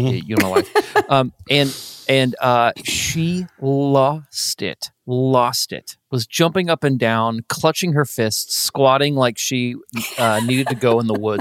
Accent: Indiana, United States; I am been a Pacers fan my whole life, growing up in Indiana, et cetera

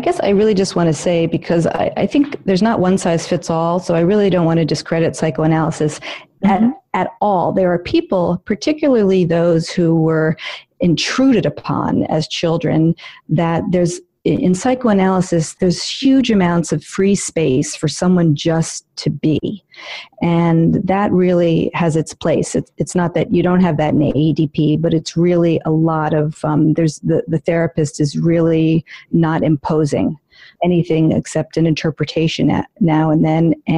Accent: New York City, New York, United States; I am a born and bred, born and raised in New York City

